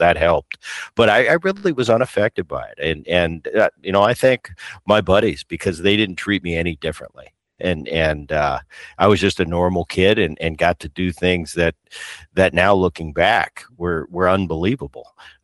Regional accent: New Jersey, United States; Well, you know, I grew up in Jersey, and I just did a show about this the other day.

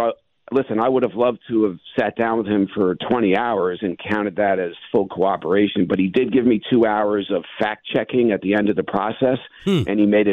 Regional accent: New Jersey, United States; since I grew up in New Jersey worshiping the Dallas Cowboys and idolizing Roger Staubach, who's still my idol today, and I'm 60 years old.

